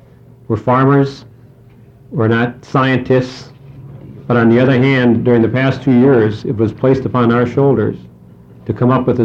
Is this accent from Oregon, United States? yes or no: yes; Dundee, Oregon, United States; I'm a farmer from Dundee, Oregon.